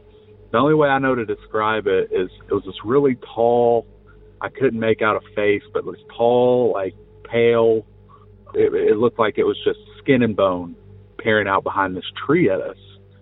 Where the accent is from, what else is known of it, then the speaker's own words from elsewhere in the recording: Greenbrier, Arkansas, United States; now in Raleigh, United States; My story takes place back in my hometown of Arkansas. Grew up in a small town outside of Little Rock, Greenbrier to be specific for anyone that's familiar.